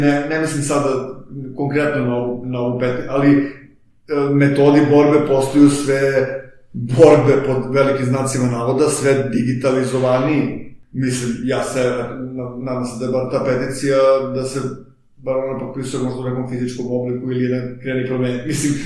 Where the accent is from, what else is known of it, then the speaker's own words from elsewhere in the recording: Belgrade, Serbia; ja sam iz Beograda, pa nikad nisam imao te probleme